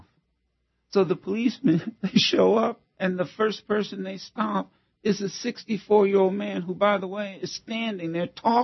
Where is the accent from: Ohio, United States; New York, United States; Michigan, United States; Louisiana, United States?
Ohio, United States; Dayton; In my community, when I grew up in Dayton, Ohio, we didn't know any police officers.